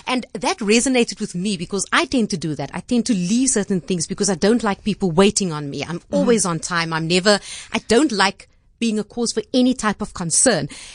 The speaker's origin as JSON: {"language": "English", "town": "Somerset West", "region": "Western Cape", "country": "South Africa", "tie": "born or raised there", "said": "It was Anine Ferreira. She's got Ferreira Couture in Somerset West."}